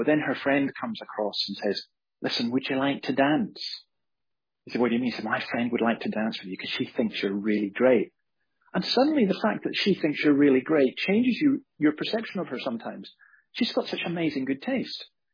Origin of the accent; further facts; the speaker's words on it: Scotland, United Kingdom; my home country in Scotland